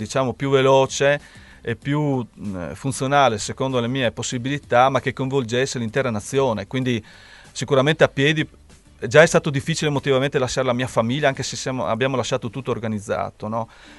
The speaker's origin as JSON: {"language": "Italian", "town": "Cividale", "region": "Friuli-Venezia Giulia", "country": "Italy", "said": "io sono di Cividale, nato il 2 febbraio 71"}